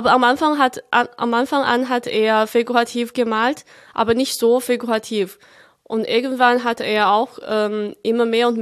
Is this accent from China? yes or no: yes; Chongqing, China; German is a second language; Das ist in meiner Heimatregion. Meine Heimat ist in einer noch kleineren Stadt neben dieser Stadt Chongqing.